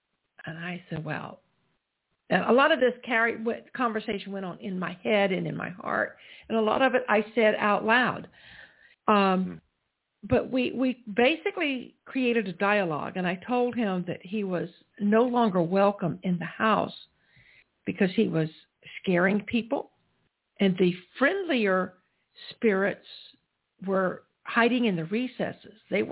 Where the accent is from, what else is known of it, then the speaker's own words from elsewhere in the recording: South Carolina, United States; which came from my hometown church in South Carolina.